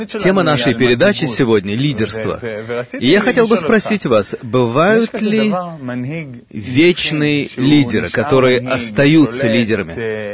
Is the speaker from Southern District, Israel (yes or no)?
yes; Kiryat Gat, Southern District, Israel; Я вырос в Кириат-Гате и был самым умным учеником в классе